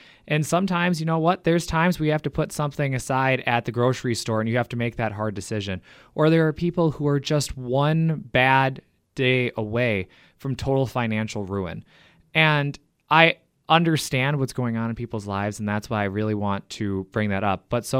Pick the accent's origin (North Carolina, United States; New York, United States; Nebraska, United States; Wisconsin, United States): Wisconsin, United States; Iola; So I grew up in Iola, Wisconsin, so not too far away from here. And I grew up in a town of 1,301 people